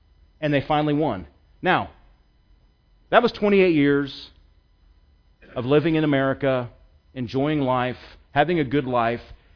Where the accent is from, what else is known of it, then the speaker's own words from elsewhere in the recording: Seattle, Washington, United States; Now, I'm from Seattle. That's where I was born and raised. I lived there almost 30 years. In fact, 28 years I lived there.